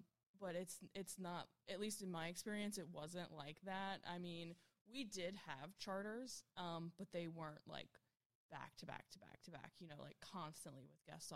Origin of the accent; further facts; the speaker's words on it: Orange Beach, Alabama, United States; I grew up near a beach town in Alabama called Orange Beach. It's a tourist town. There's only about 8,000 people who live there year-round.